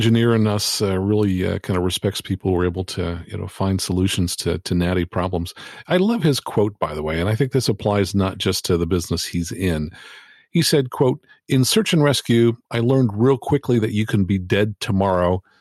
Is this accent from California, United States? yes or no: yes; Mountain View, California, United States; lined up meetings at NASA's Ames Research Center, which is right here in my hometown of Mountain View, California.